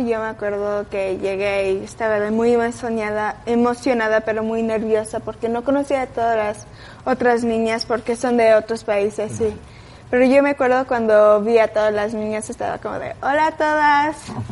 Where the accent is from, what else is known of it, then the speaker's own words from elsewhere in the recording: Celaya, Guanajuato, Mexico; born there; also born or lived in Mexico City; Yo nací en Celaya, entonces ahí empecé. Y luego me mudé a la Ciudad de México, donde hay más pistas.